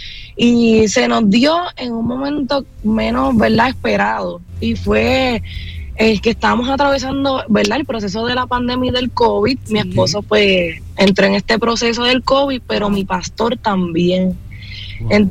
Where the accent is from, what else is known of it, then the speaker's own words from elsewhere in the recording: Puerto Rico; soy una joven puertorriqueña, soy acá de Puerto Rico, la Isla del Encanto.